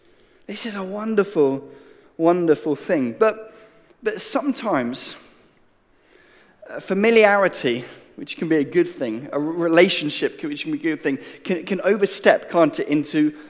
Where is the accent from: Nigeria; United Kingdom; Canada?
United Kingdom; England; but I'm English, so I'll give you the example